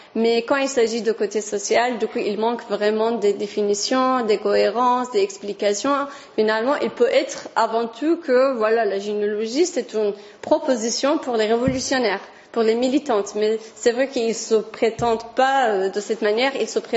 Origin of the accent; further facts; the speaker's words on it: Kurdistan, Iran; French is a second language; quand je viens de Kurdistan, de l'Iran